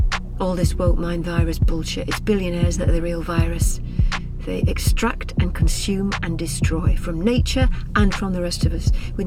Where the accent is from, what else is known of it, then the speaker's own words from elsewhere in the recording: Manchester, North West England, United Kingdom; born there; I was born in Manchester in 1962.